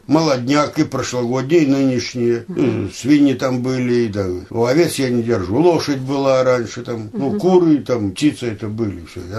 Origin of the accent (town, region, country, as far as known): Kulomzino, North Kazakhstan Region, Kazakhstan